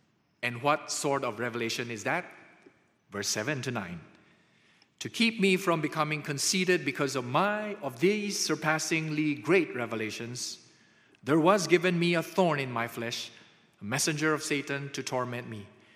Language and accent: English; Philippines; So I was from the Philippines, and we say, oh, Paul's thorn in the flesh, it must be the mother-in-law.